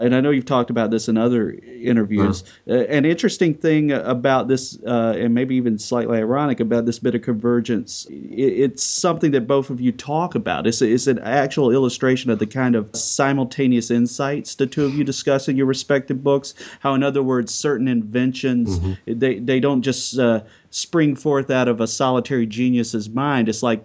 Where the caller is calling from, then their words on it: Columbus, Ohio, United States; We're calling from Columbus, Ohio, and about an hour up the road, there's an Amish population.